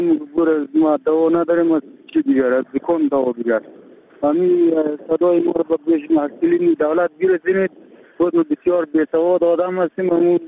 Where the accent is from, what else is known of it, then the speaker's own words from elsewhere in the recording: Samangan, Afghanistan; از ولایت سمنگان و ولسوالی رویداب قریه علاودین میباشم.